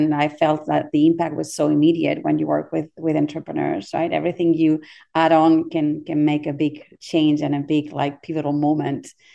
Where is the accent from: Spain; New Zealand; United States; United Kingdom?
Spain; English is a second language; I'm from Spain. I started at the Spanish Trade Commission. I'm in this part of Spain that is very close to the French border. So I speak French since I was 3.